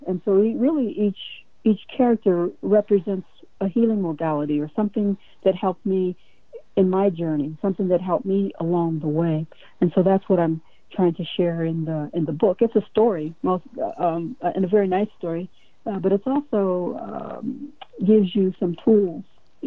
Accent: Midwest, United States; now in Hawaii, United States; Well, actually, I was born and reared in the Midwest, a small town in Ohio.

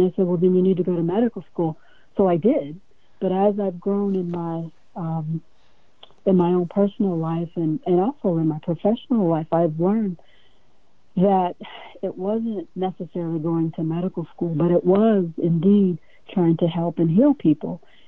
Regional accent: Midwest, United States; now in Hawaii, United States; Well, actually, I was born and reared in the Midwest, a small town in Ohio.

